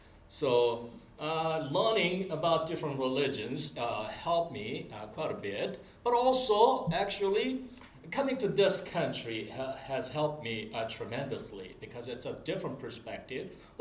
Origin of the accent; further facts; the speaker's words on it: South Korea; moved away as an adult; now in United States; I grew up in Korea, South Korea that is, not North Korea. So I grew up with Buddhist Confucian culture, and I became a Christian after coming to the States.